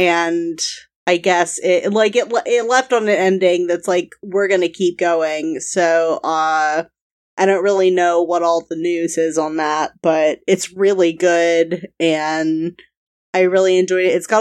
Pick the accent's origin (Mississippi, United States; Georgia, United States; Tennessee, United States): Mississippi, United States; Buddy, I'm from Mississippi.